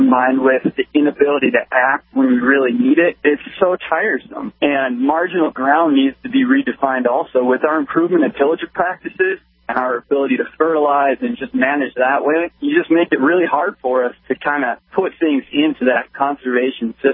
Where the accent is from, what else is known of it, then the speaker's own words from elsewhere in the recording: North Dakota, United States; now in Grand Forks, United States; You know, I'm from South Central North Dakota, and I go home every weekend and try to make the hay that's there.